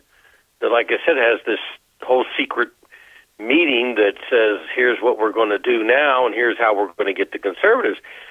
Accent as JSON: {"language": "English", "town": "Wheeling", "region": "West Virginia", "country": "United States", "tie": "born there", "said": "I was born in Wheeling, so."}